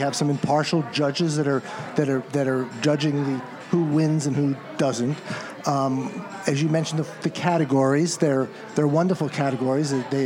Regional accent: White Plains, New York, United States; I hail from White Plains.

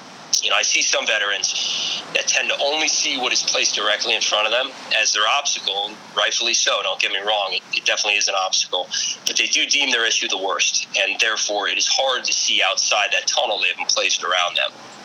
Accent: Ridgewood, New Jersey, United States; So I grew up in Ridgewood, New Jersey, not too far from Scarsdale.

